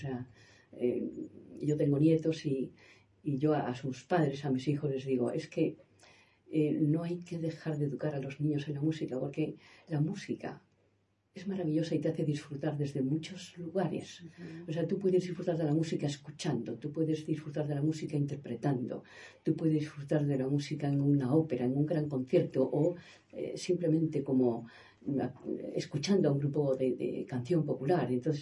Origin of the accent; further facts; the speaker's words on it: northern Spain, Spain; born there; Y en la tierra de donde yo nací, que es en el norte de España, es muy frecuente cantar en los encuentros familiares y los encuentros de amigos.